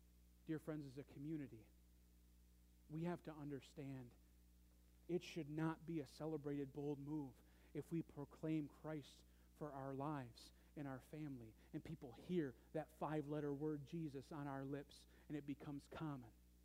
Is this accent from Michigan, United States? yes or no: yes; Marlette, Michigan, United States; For those of you again on the radio, I'm from Marlette.